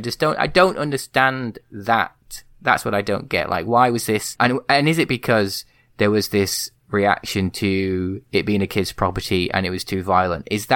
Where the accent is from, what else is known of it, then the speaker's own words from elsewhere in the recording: United Kingdom; Not that I've ever done that. I'm British, but, you know.